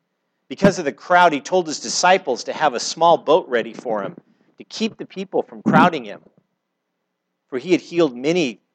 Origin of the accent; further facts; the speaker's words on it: Santa Maria, California, United States; So I grew up in Santa Maria, and if you know much about Santa Maria, it is known for its weather, for wind most of the year